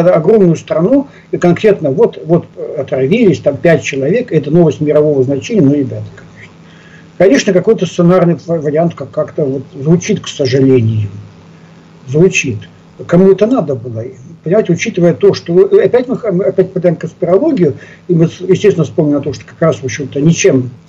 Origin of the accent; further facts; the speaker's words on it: Far East, Russia; А вот в начале 70-х годов, я сам с Дальнего Востока, ну, у нас дача была, картошка росла.